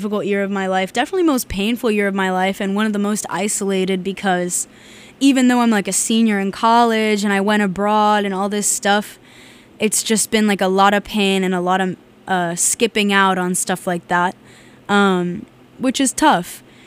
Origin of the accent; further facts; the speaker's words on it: Oregon, United States; Also, I'm from Oregon, and Tufts is in Mass, obviously.